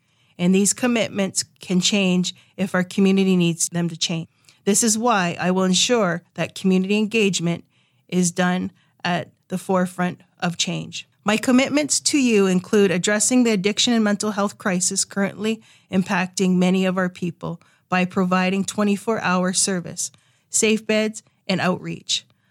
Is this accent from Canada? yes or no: yes; Waterford, Ontario, Canada; I was raised in Waterford, Ontario, by … along with my three older brothers. Despite this, I maintained a strong connection to the Six Nations community